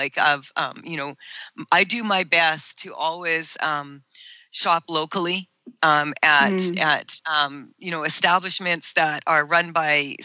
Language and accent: English; Saskatchewan, Canada; now in Kelowna, Canada; I'm from Saskatchewan, and how I ended up here in Kelowna is I was traveling back and forth across Canada for several years